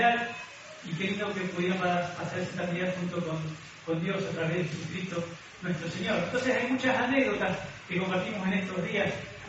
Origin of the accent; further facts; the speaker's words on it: Argentina; Soy argentino, pero soy nacionalizado español, ¿sí?